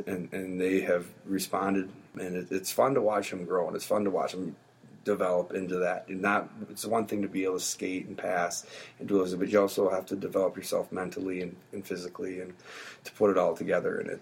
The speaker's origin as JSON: {"language": "English", "town": "Hastings", "region": "Minnesota", "country": "United States", "tie": "born or raised there", "said": "So I grew up in Hastings, Minnesota, lived there, played there all through youth, played high school hockey"}